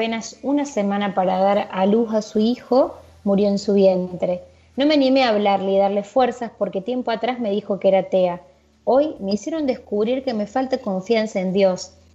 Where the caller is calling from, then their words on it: San Juan, Argentina; de San Juan y pido oración por mi hermano